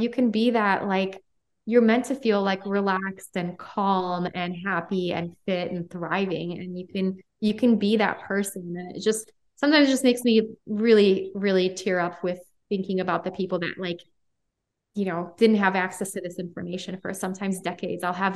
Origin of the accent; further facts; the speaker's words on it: Poland; So I spell my name with a Z because I'm from Poland.